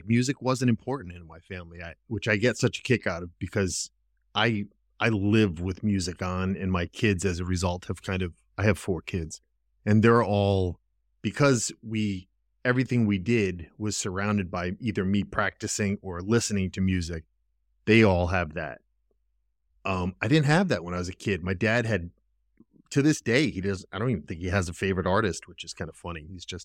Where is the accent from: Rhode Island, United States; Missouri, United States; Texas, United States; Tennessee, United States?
Rhode Island, United States; back then, growing up in Rhode Island, it was the top 10, like every night